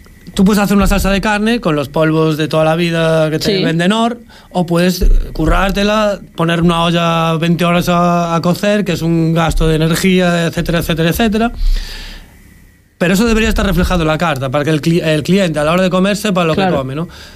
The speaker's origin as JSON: {"language": "Spanish", "region": "Galicia", "country": "Spain", "said": "En mi caso, siendo gallego"}